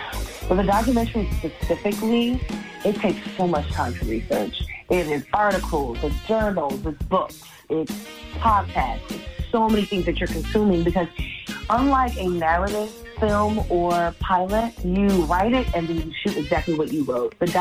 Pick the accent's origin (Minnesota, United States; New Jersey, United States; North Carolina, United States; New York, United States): New York, United States; Brooklyn; I am a Brooklyn baby, born and raised in Brownsville, one of the hardest neighborhoods to get through